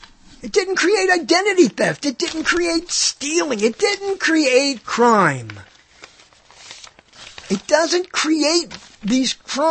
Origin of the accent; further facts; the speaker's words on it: Brooklyn, New York, United States; And there were urban legends when I was growing up in Brooklyn.